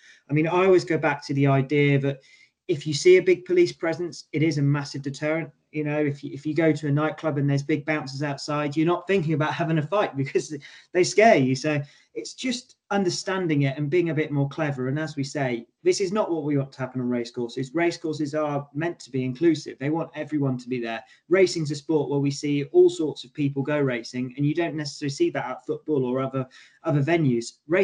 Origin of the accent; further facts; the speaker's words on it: Newbury, South East England, United Kingdom; I mean, I grew up in Newbury